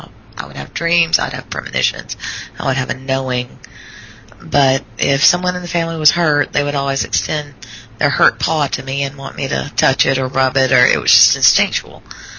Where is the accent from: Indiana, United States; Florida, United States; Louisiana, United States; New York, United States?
Louisiana, United States; Monroe; Well, I was raised in Monroe